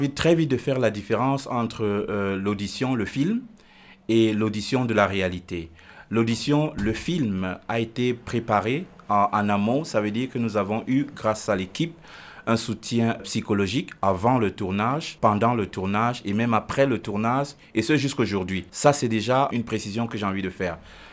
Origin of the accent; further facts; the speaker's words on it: Cameroon; now in Winterthur, Switzerland; Je suis originaire du Cameroun. Ça fait 6 ans que je vis en Suisse. Plus précisément dans la ville de Winterthur, dans le canton de Zurich.